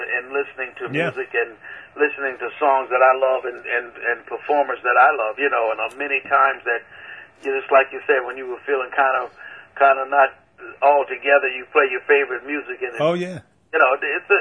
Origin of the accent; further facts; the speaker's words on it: Cleveland, Ohio, United States; people that I grew up on in Cleveland when I was learning my craft.